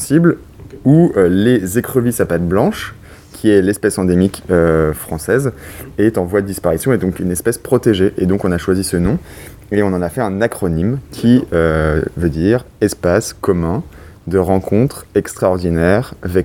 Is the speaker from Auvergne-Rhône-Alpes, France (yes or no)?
yes; Annecy, Auvergne-Rhône-Alpes, France; Moi, je viens de Annecy.